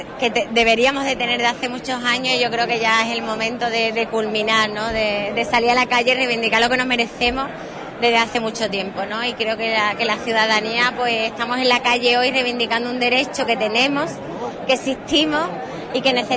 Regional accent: Huelva, Andalusia, Spain; somos ciudadanos de Huelva

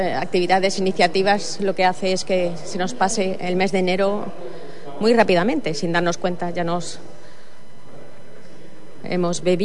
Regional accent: Huelva, Andalusia, Spain; los que también somos autóctonos de Huelva y provincia

